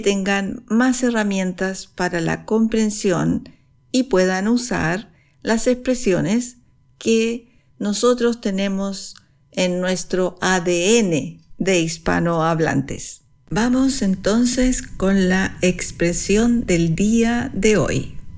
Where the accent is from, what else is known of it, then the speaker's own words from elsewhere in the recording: Chile; now in Switzerland; chilena, vivo en Suiza desde hace 12 años y soy profesora de español para extranjeros.